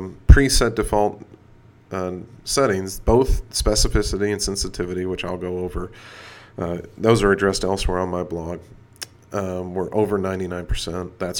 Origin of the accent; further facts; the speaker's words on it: Louisville, Kentucky, United States; I also went to high school here in my hometown of Louisville, Kentucky